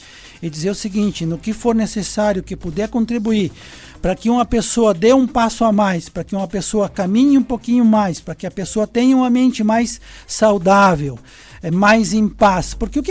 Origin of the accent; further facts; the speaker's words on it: Presidente Getúlio, Santa Catarina, Brazil; born there; Presidente Getúlio é uma terra, é o lugar onde eu nasci, é um lugar lindo e maravilhoso.